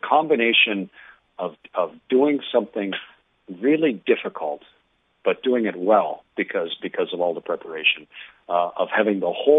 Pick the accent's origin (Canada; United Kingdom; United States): Canada; as a Canadian.